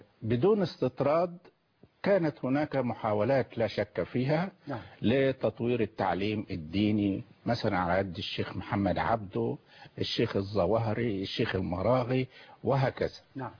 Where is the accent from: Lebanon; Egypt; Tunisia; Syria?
Egypt; ومكتوب إن أنا مسلمة فأنا إذن مسلمة، ومكتوب إن أنا جنسية مصرية فأنا مصرية عربية مسلمة.